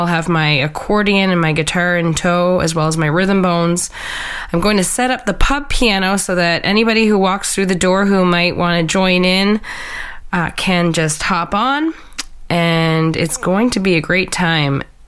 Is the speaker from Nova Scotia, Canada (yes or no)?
yes; Antigonish, Nova Scotia, Canada; I'm from Antigonish, Nova Scotia.